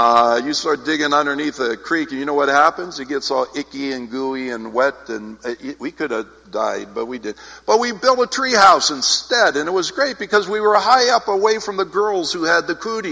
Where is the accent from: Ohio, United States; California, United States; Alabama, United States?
Ohio, United States; Canton; When I was a child, I grew up here in Ohio, in Canton, in fact.